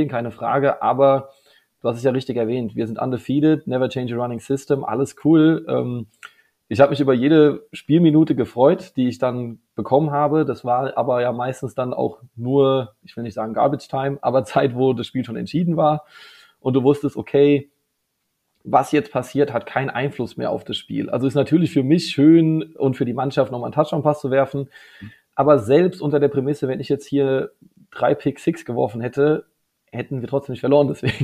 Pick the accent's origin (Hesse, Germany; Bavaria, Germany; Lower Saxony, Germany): Hesse, Germany; Babenhausen; Zwischen Darmstadt und Frankfurt ist so meine Heimat. Wunderschöne Babenhausen, kennt aber keiner.